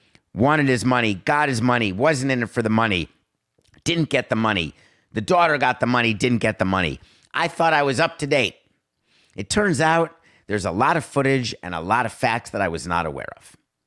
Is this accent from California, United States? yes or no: no; New York, United States; That's how I grew up in New York.